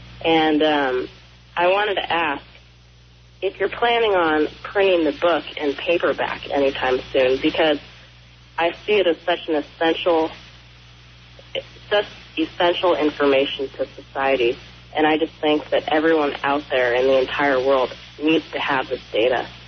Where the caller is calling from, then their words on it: Portland, Oregon, United States; I'm calling from Portland, Oregon, pretty local to Neil there.